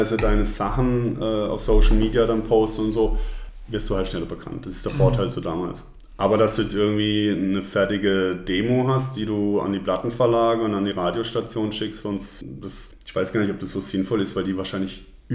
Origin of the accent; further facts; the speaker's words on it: Karlsruhe, Baden-Württemberg, Germany; Ich habe gesagt, ich muss doch erstmal in meiner Heimatstadt irgendwie ein paar Leute finden, die meine Musik gut finden, das vielleicht einfach auch supporten. Ne? Von daher gesehen mache ich das jetzt hier in Karlsruhe